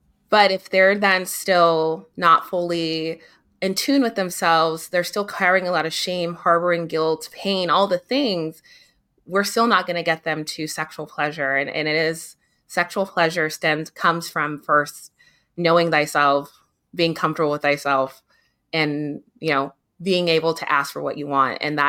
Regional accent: Nigeria; I'm Nigerian, but I grew up in the Western society

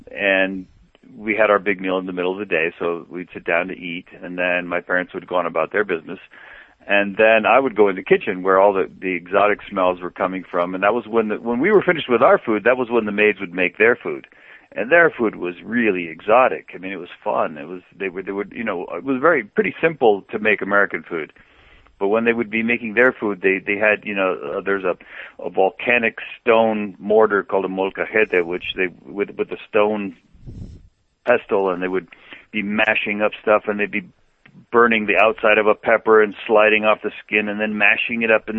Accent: Mexico; also born or lived in -; Well, I grew up in Mexico. My father took us there when I was two, so I to me that was home, and that was a culture that I grew up

